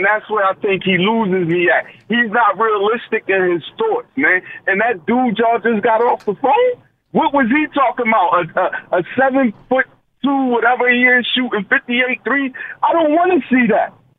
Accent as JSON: {"language": "English", "town": "Philadelphia", "region": "Pennsylvania", "country": "United States", "said": "I'm almost embarrassed to say I'm from Philly, man."}